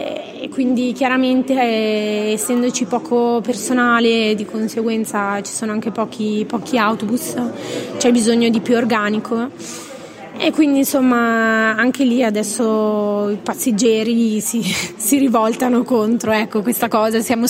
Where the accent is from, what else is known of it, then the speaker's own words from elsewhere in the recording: Milan, Lombardy, Italy; ho 31 anni, sono di Milano.